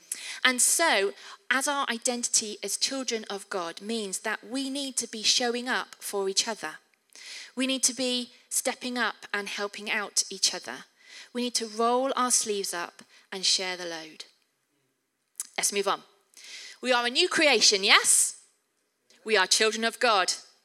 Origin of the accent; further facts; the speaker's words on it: England, United Kingdom; We are English, we know how to queue.